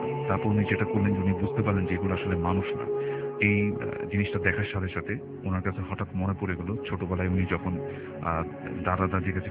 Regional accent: Dhaka, Dhaka Division, Bangladesh; পুরান ঢাকা থেকে এসেছি।

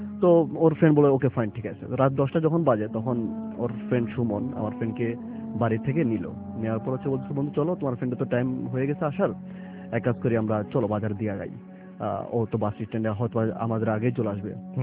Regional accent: Dhaka, Dhaka Division, Bangladesh

